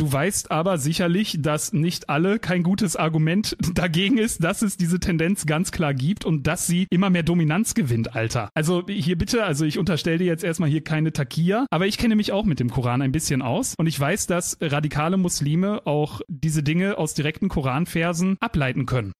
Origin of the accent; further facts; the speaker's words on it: Germany; born there; ich bin auch in Deutschland geboren, Bruder, aber ich weiß trotzdem, wie der Islam funktioniert.